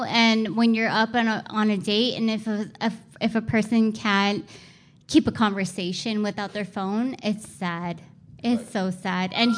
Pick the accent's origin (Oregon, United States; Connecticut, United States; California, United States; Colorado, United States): California, United States; I'm from Southern California.